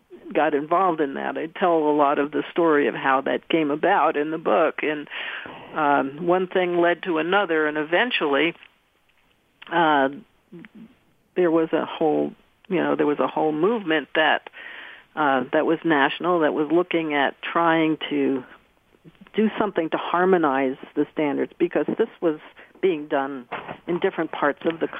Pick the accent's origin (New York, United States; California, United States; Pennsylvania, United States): New York, United States; New York City; moved away as an adult; now in Vermont, United States; ended up in northeastern Vermont after growing up in New York City.